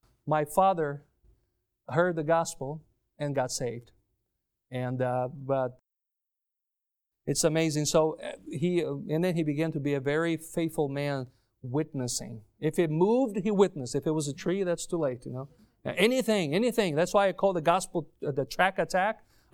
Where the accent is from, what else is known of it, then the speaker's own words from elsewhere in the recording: Porto Alegre, Rio Grande do Sul, Brazil; He helped build this church, this cathedral in my hometown, Porto Alegre.